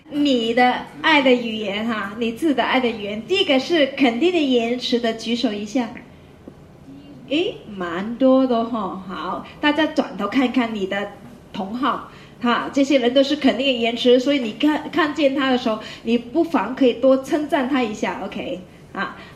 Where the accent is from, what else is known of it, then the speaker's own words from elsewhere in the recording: China; 所以我发现说，我们中国人对性真的是很陌生哈。